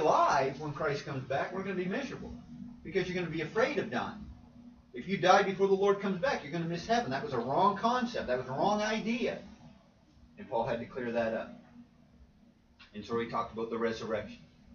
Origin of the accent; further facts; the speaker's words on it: Mississauga, Ontario, Canada; She's going to my hometown. She's going Toronto, Mississauga. I lived in Mississauga for 5 years.